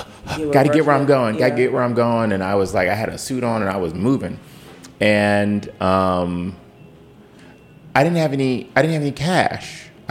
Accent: Cleveland, Ohio, United States; because I'm from Cleveland, because I was raised the way that I was.

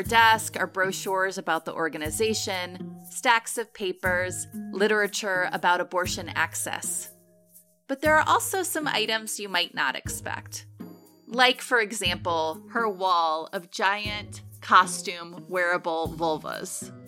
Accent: New Orleans, Louisiana, United States; This episode is based in my hometown of New Orleans, Louisiana.

